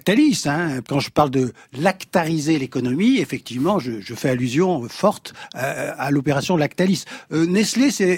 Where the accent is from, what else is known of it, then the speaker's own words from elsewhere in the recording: Auvergne-Rhône-Alpes, France; Je suis originaire d'Auvergne.